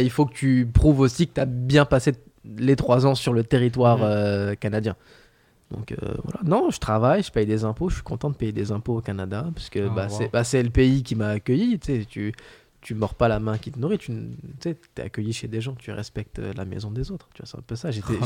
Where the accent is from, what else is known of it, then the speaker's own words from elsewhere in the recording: France; moved away as an adult; j'ai quand même beaucoup déménagé en France. En vrai, j'ai quitté la France, je devais avoir 21, 22 ans.